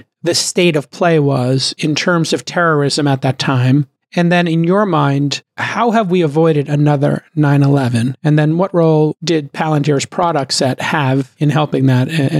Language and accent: English; New York, United States; And as a New Yorker, and being there on 9/11